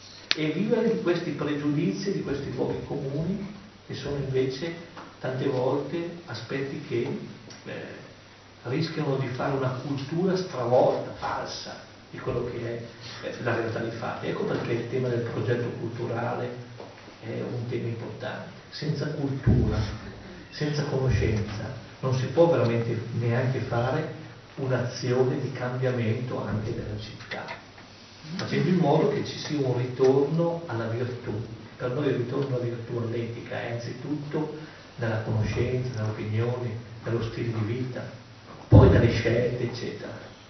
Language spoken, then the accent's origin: Italian; Agnadello, Lombardy, Italy; io sono originario di Agnadello, che è qui vicino